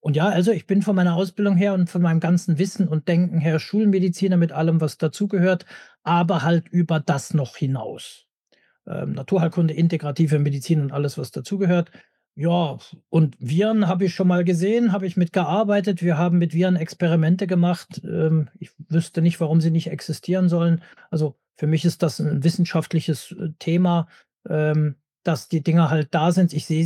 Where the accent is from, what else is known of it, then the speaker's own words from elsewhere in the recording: Germany; now in Switzerland; Wie man hört, komme ich aus Deutschland. Ich lebe aber jetzt schon seit 27 Jahren in der Schweiz.